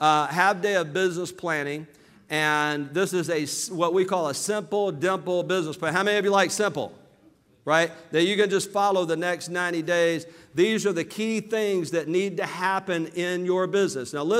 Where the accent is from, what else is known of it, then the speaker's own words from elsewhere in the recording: Alabama, United States; LA, Lower Alabama, grew up very poor, on welfare.